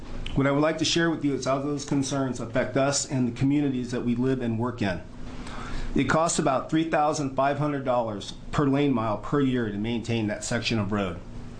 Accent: Grants Pass, Oregon, United States; Grants Pass.

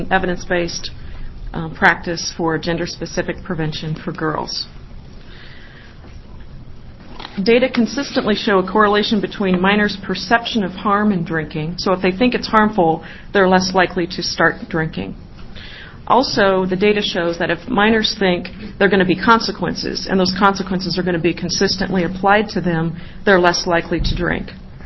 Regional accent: Coquille, Oregon, United States; I grew up in Oregon. I grew up in Coos County, Coquille, Oregon.

